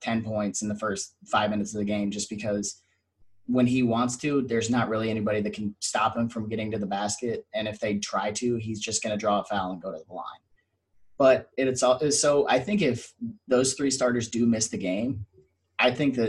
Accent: Wisconsin, United States; And then I cover the Packers because I'm originally from Wisconsin.

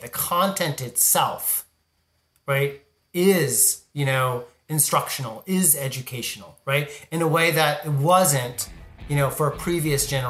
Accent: California, United States; I grew up in Southern California. I used to go to Disneyland every year for my birthday.

